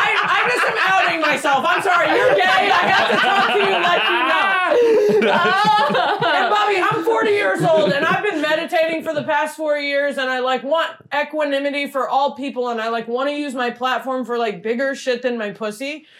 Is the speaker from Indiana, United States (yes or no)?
yes; Indiana, United States; I'm from Indiana. We said stuff. And I'm 40, you know?